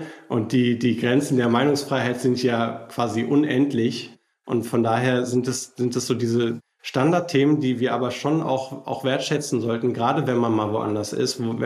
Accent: Berlin, Germany; Wir als Berliner mit dem Berliner Flughafen

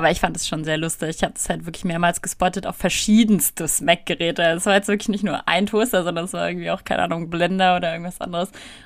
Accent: Potsdam, Brandenburg, Germany; also als Potsdamer, wenn man hier aufgewachsen ist.

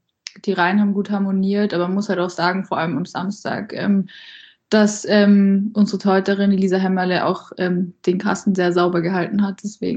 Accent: Landshut, Bavaria, Germany; also ich habe da einen Team, mit der bin ich zusammen in Landshut schon aufgewachsen

